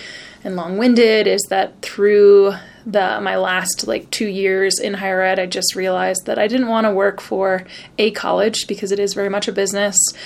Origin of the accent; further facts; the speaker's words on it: East Coast, United States; now in Colorado, United States; I mean, I grew up on the East Coast, and so that is still instilled, right?